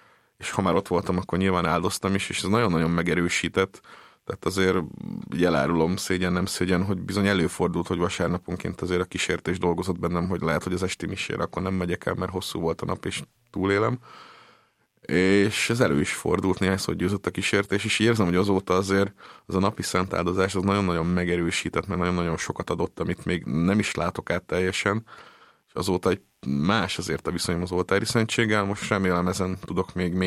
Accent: Upper Hungary, Slovakia; mi otthon a Felvidéken

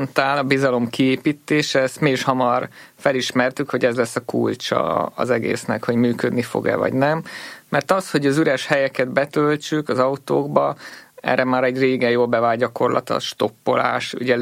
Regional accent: Szombathely, Vas, Hungary; now in Budapest, Hungary; mindketten Szombathelyről származunk

